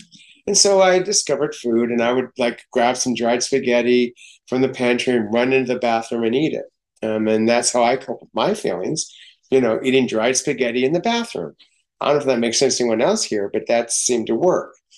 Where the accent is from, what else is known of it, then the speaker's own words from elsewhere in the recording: California, United States; also born or lived in Oklahoma; I was born in Oklahoma, but I was shipped to California to live with my grandmother because my parents were getting a divorce, and I felt different in California.